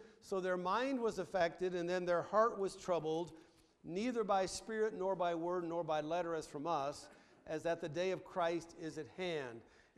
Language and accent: English; Twin Falls, Idaho, United States; I was raised in Twin Falls, Idaho. Anybody ever been to Twin Falls, Idaho?